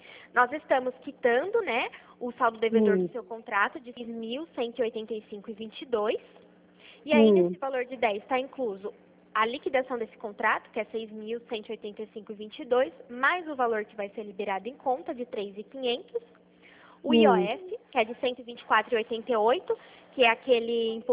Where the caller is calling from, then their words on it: Americana, São Paulo, Brazil; Eu sou aqui de Americana, fico na rua 7 de setembro.